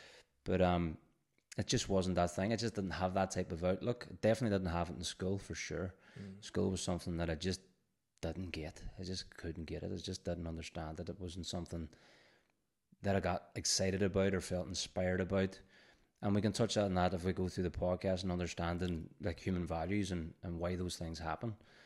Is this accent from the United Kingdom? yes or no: yes; Northern Ireland, United Kingdom; I grew up in Gaelia, which isn't too far from here in Derry. The youngest of seven. I grew up in the 80s, 90s.